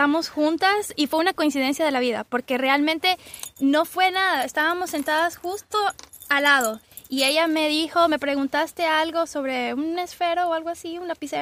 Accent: Quito, Pichincha, Ecuador; moved away; also born or lived in Guayaquil; No, te cuento que soy de Ecuador. Soy nacida y criada en Ecuador. Llegué a este país, a este maravilloso país, hace 5 años.

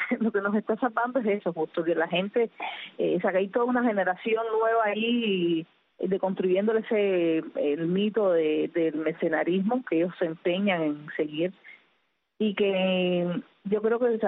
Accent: Cuba; Somos el pueblo de Cuba

